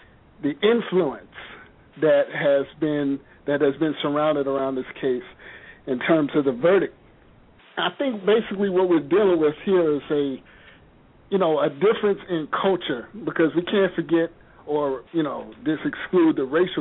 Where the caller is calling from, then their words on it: Hawaii, United States; Calling from Hawaii.